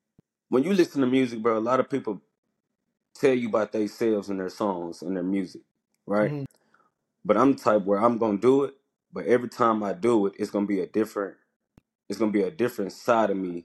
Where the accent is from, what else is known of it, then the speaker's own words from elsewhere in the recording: Houston, Texas, United States; born there; also born or lived in Richmond; Me and my brother and my sister and them, we're originally from Houston. That's where we was born. We stayed there from when we was kids to about like 4 or 5 years old.